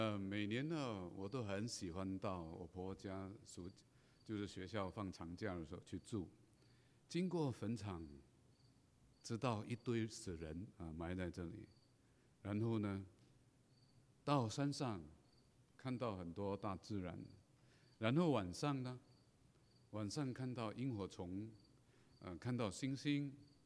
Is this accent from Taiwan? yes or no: no; Penang, Malaysia; 我从小就在马来西亚一个海岛长大，马来西亚的海岛叫做槟榔屿，那中间一个山叫做升旗山，升旗山有2700公尺吧，那么高啊，山上满了飞鸟